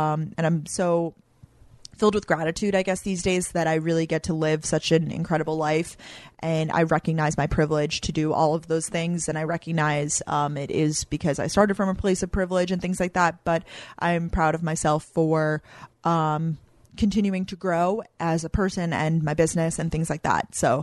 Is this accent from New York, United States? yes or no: yes; Long Island, New York, United States; I'm not from New Jersey. I'm from Long Island, is a part of New York.